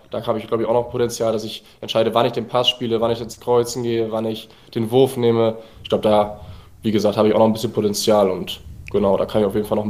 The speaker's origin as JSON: {"language": "German", "region": "Bremen", "country": "Germany", "said": "ich komme ja aus Habenhausen, aus Bremen, das ist so ein kleines Dorf quasi am Stadtrand"}